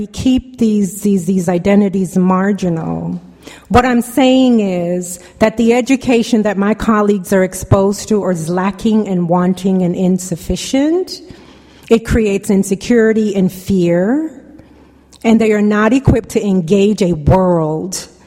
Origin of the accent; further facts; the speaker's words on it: Jamaica; I'm Jamaican. I'm an immigrant.